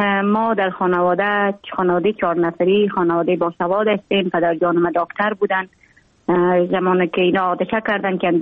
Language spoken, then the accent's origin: Persian; Jowzjan, Afghanistan; also born or lived in Mazar-i-Sharif; من در ولایت جوزجان به دنیا آمدم. 26 سال عمر دارم. مکتب خود در افغان ترک تا صنف 9 در جوزجان خواندم، بعدا آمدم از صنف 10 تا 12 در افغان ترک مجار شریف ادامه دادیم.